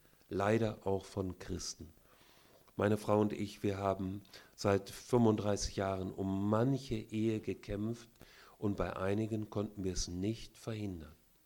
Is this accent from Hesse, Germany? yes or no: yes; Kassel, Hesse, Germany; Ich komme aus Kassel, Hessen.